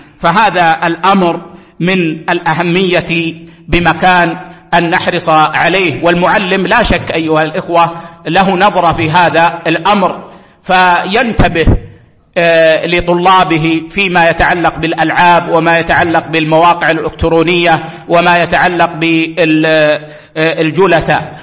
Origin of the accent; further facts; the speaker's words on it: Saudi Arabia; عندنا في السعودية